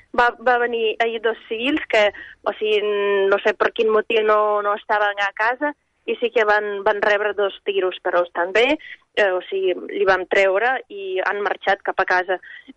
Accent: Ivankiv, Kyiv Oblast, Ukraine; Catalan is a second language; now in Spain; llavors van entrar a Kiev, a Ivankiv, que és el meu poble

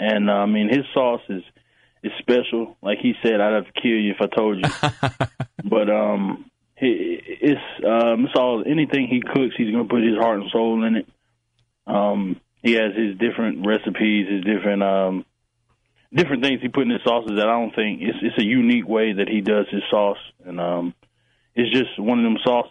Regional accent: Texas, United States; born there; moved away; we're originally from Texas, so I don't know. I'm gonna go Texas. I'm gonna go Texas because that's where I was born.

